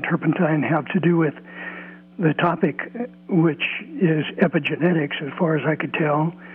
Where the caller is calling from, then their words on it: California, United States; From Southern Humboldt.